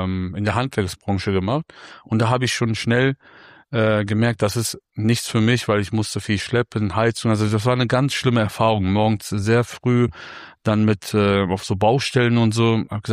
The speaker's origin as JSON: {"language": "German", "town": "Remscheid", "region": "North Rhine-Westphalia", "country": "Germany", "said": "Ja, also wir kommen aus Remscheid. Also ich bin in Remscheid geboren."}